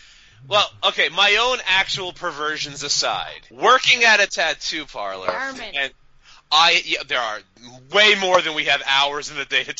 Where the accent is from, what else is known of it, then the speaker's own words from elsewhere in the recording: United States; I am an American, damn it.